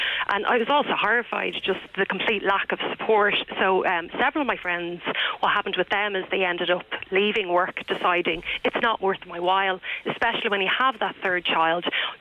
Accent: Dublin, Leinster, Ireland; But I'm from Dublin.

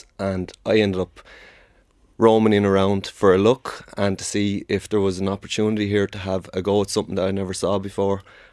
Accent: Arklow, Leinster, Ireland; So, grew up on the Beach Road in Arklow in County Wicklow.

